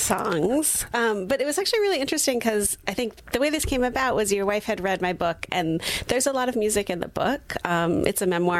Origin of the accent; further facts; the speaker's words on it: Santa Cruz, California, United States; also born or lived in Portland, United States; I grew up in Santa Cruz. And which, you know, has some similar vibes as Sonoma County, especially in the West. And I moved around a lot in my 20s.